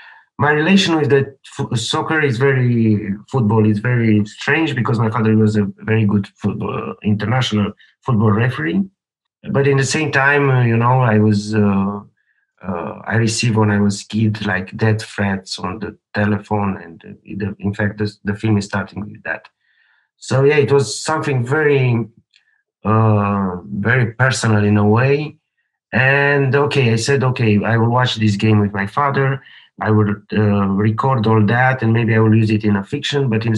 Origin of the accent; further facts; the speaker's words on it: Moldavia, Romania; English is a second language; because I was from that region. It's a part of Romania, which is Moldavia. It's in the eastern part of Romania.